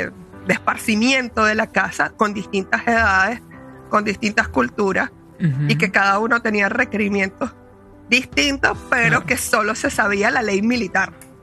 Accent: Venezuela; Soy venezolana, nací en un pueblo muy cultural, muy folclórico, de 4 calles, 30 transversales en cuadrículas perfectas, donde la familia sanguínea se volvía como la familia del pueblo.

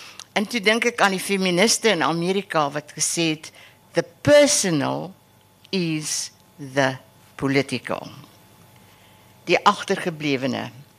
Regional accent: Harrismith, Free State, South Africa; ek is nie hier gebore nie. En ek is in die Vrystaat gebore en ek het 'n sekere loyaliteit aan waar ek groot geword het. In Harrismith, in die Oos-Vrystaat.

